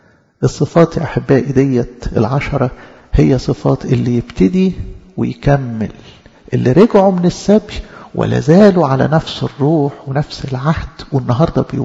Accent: Egypt; احنا أجدادنا أصلا مثلا كمصريين فرعنا

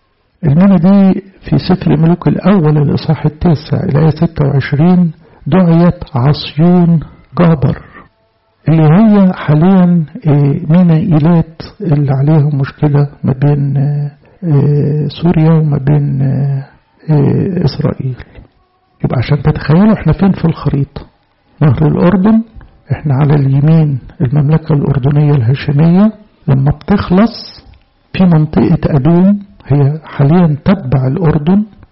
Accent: Egypt; عندنا في مصر

